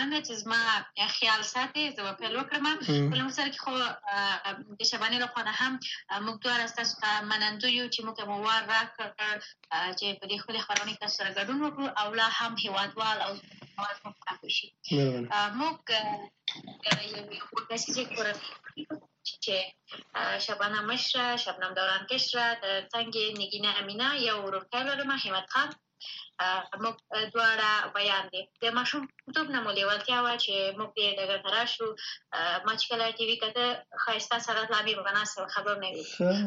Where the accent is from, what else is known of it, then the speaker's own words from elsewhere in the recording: Afghanistan; دا چې کله وایي چې په افغانستان کې را لویه شوې په افغانستان کې مې زده کړې کړي او لا هم مبارزه مې ژوند په افغانستان کې دی